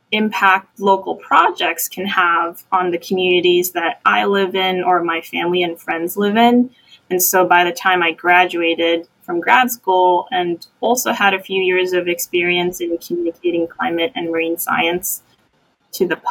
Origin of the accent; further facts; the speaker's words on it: Malaysia; also born or lived in Stockholm, Sweden / East Malaysia; from, you know, city landscapes in Malaysia, being, you know, growing up in the Scandinavian town center in, you know, Stockholm, Sweden, but also smaller historic towns in Malaysia.